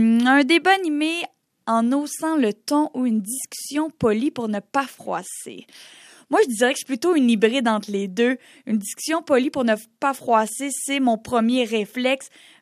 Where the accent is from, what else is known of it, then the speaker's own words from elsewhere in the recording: Quebec, Canada; on est Québécois, on aime dire notre opinion, on aime chialer.